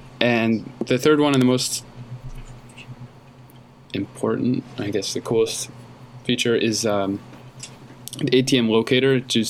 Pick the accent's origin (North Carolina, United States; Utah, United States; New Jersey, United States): New Jersey, United States; No, we both have Chase because we're from New Jersey, and it's one of the better banks around.